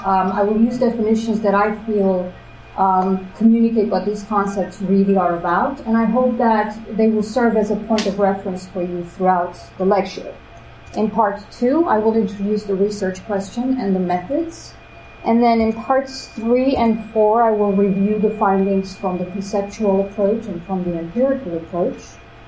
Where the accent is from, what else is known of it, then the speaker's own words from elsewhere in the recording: Transylvania, Romania; moved away; because I'm originally from Transylvania. So for the people who don't know me